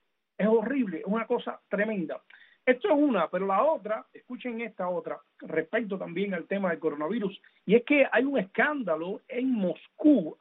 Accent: Punta Brava, Havana, Cuba; distintos pueblos en Cuba que me han estado escribiendo, sobre todo los muchachos de Punta Brava, que mi pueblo.

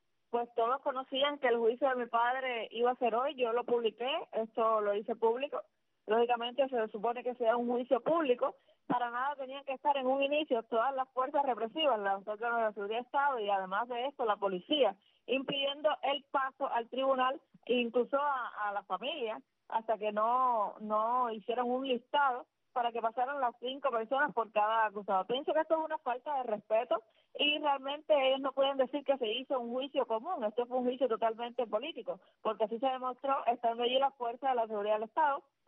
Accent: Cuba; nosotros también somos ciudadanos cubanos

